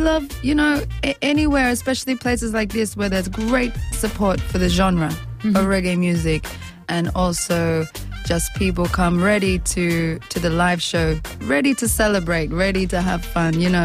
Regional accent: Australia; moved away as an adult; And so growing up in Australia and then About 3 years ago, I moved to Kingston to work on some new music.

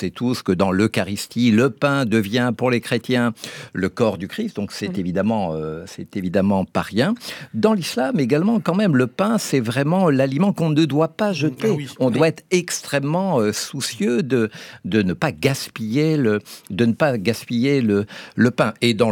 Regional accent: Hauts-de-France, France; en commençant par le Nord, c'est ma région d'origine, les Hauts-de-France

